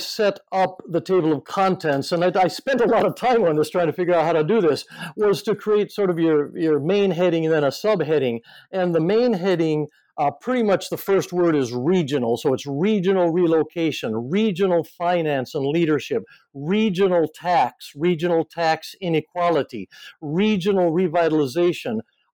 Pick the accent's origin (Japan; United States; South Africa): Japan; Aomori; I would go down to Tokyo and I would say, I'm from Aomori. And people would say, gee, I've heard of that place, but I know nothing about it.